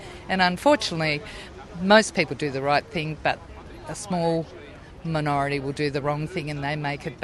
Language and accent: English; Wodonga, Victoria, Australia; I come from Wodonga West and I live near the river and creeks near Wodonga.